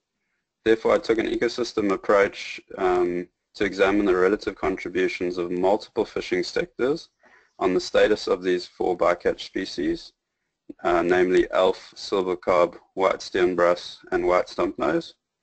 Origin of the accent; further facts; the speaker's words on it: Durban, KwaZulu-Natal, South Africa; I grew up in Durban, which is on the east coast of South Africa, and the coast represents a key component of our lifestyles there. Basically, I grew up as a surfer, diver, and lifeguard